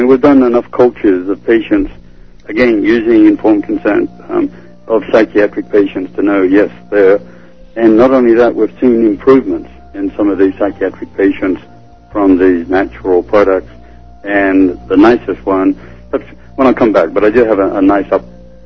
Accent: Australia; if something growing up in Australia did for me

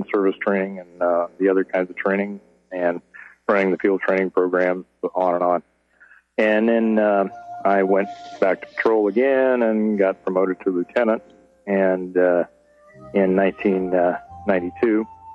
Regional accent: California, United States; I was born and raised in Santa Cruz County. And I grew up in the Live Oak area and actually started working in the fields for the neighbor, because in those days it was a lot of agricultural land and chickens and so on.

